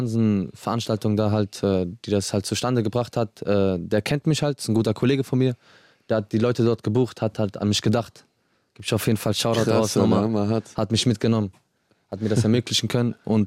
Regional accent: Casablanca, Morocco; also born or lived in Agadir; Ich komme aus Casablanca und Agadir, deswegen

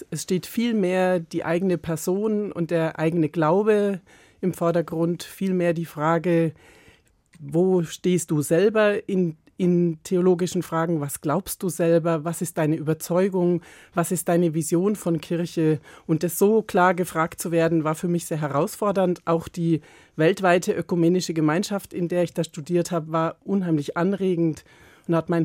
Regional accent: Bad Tölz, Bavaria, Germany; accent: Bavarian; Ich bin in Oberbayern geboren, im schönen Bad Tölz, in Miesbach in die Grundschule gegangen, in Regensburg ins Gymnasium und habe 50 Jahre meines Lebens zumindest meinen ersten Wohnsitz in Bayern gehabt und in verschiedenen Regionen Bayerns gearbeitet.

